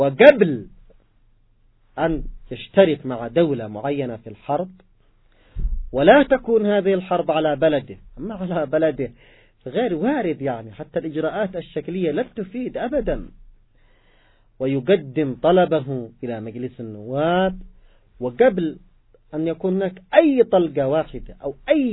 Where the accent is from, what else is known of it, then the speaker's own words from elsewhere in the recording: Yemen; نحن كشعب يمني